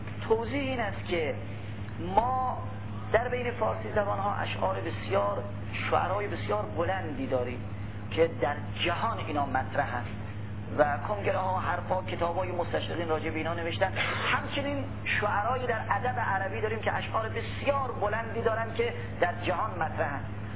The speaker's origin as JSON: {"language": "Persian", "country": "Iran", "said": "بنده هم از ایران اومدم"}